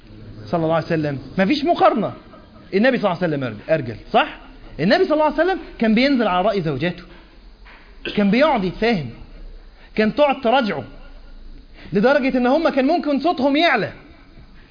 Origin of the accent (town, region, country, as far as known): Egypt